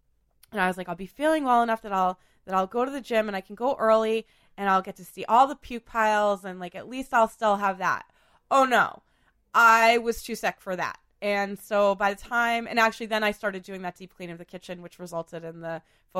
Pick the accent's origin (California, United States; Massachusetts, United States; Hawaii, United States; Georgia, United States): Massachusetts, United States; Boston; I grew up in Beacon Hill.